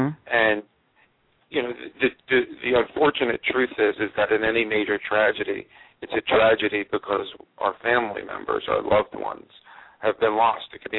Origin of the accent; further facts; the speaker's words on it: New York City, New York, United States; that's another answer to that as a New Yorker, as someone who lives here.